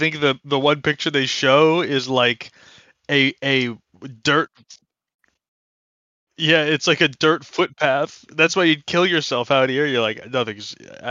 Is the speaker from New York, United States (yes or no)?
yes; Buffalo, New York, United States; near where I grew up in Buffalo.